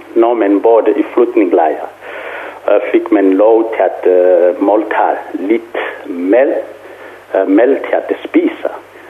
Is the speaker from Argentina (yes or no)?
no; Cabinda, Angola; Danish is a second language; Og 2 år senere, så besluttede jeg at vende tilbage til mit hjemland. Og det skete i 1993, hvor jeg kom i Cabinda og gik ind for at arbejde også i kirken i Cabinda som præstaspirant.